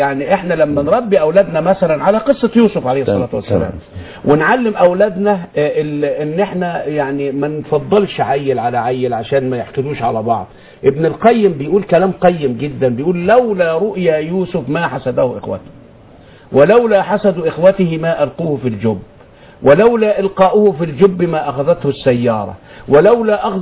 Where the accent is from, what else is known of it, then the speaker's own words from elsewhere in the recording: Egypt; احنا عندنا في مصر